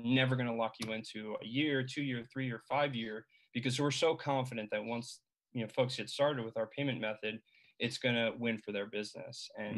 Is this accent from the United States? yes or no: yes; New York, United States; I'm originally from New York, actually.